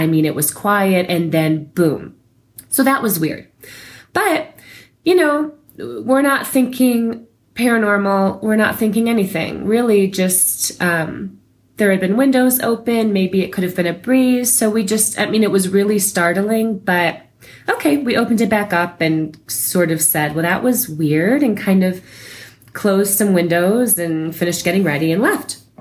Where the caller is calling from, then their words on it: Santa Fe, New Mexico, United States; I'm calling from Santa Fe, New Mexico.